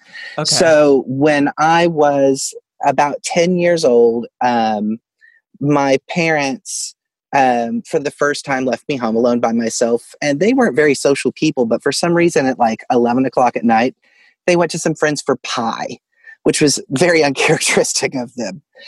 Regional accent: Fort Smith, Arkansas, United States; I did. Yes, I grew up in Fort Smith, Arkansas, which was originally Hell on the Border, but that's its own.

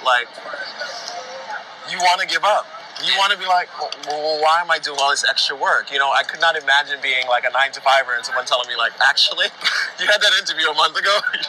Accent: New York City, New York, United States; I grew up in New York City and I was part of the Boys Choir Harlem.

